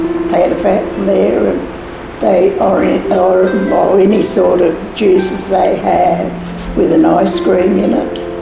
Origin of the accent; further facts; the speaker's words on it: Coonamble, New South Wales, Australia; I come from Coonamble. And I've been here ever since I was 11.